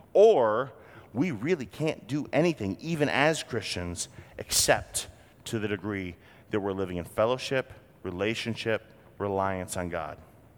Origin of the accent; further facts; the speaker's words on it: New England, United States; I grew up in New England, liberal New England, crazy left-wing liberal New England.